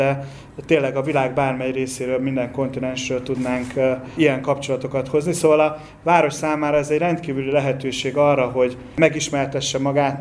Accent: Debrecen, Hajdú-Bihar, Hungary; elég volt csak azt mondani, hogy én Debrecenből jöttem

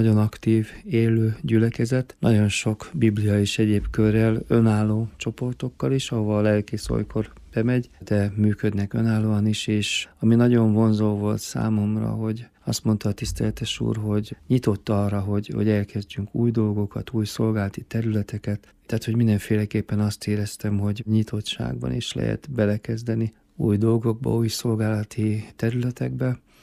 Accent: Kálóz, Fejér, Hungary; Igen, Fejér megyéből származom, egy Kálhoz nevezetű faluból. Ott minden Székesfehérvár körül forgott, oda is jártam iskolába

